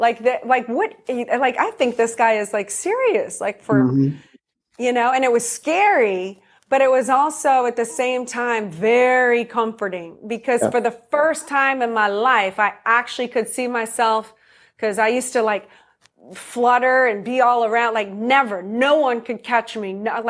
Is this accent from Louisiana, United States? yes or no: yes; New Orleans, Louisiana, United States; And I'm from New Orleans, so there's that.